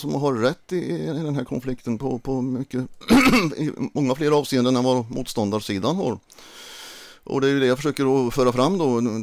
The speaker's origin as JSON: {"language": "Swedish", "town": "Kristinehamn", "region": "Värmland", "country": "Sweden", "said": "Ja, det är jag ju. Jag är från Värmland."}